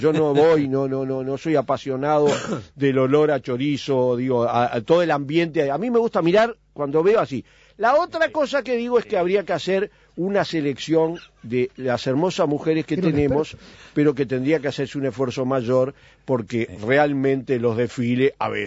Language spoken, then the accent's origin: Spanish; Sicily, Italy; born there; Spanish is a second language; del lugar escuchemos donde yo nací, en Sicilia, la murga y el carnaval no son